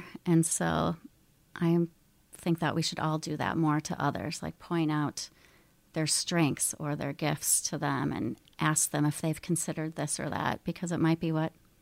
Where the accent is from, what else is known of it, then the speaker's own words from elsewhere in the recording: Northfield, United States; I grew up in the Northfield area. I'm an alum of Northfield High School, class of 1993, and I loved high school.